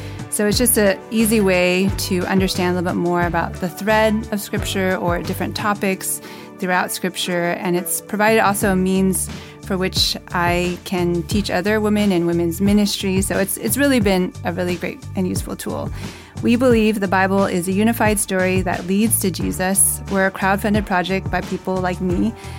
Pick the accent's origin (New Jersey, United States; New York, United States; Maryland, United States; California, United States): California, United States; San Francisco; I'm from San Francisco, California.